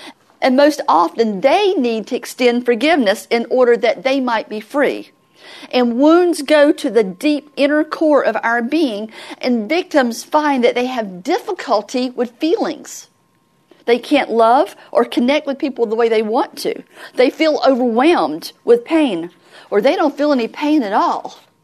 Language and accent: English; the South, United States; accent: Southern; also born or lived in West; Well, my accent used to be a lot worse than it is now. But I was judged as ignorant because I had a very deep southern accent.